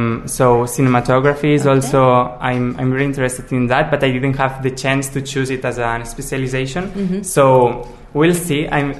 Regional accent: Catalonia, Spain; I'm from Barcelona, well, from a village near Barcelona

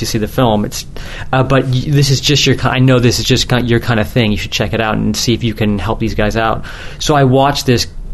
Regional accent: England, United Kingdom; now in Canada; I'm actually originally from England, but I now live in Canada

